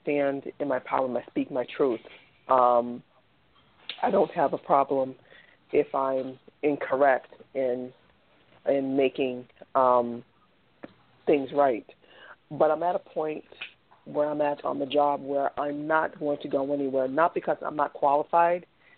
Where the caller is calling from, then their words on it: Boston, Massachusetts, United States; I'm calling from Boston.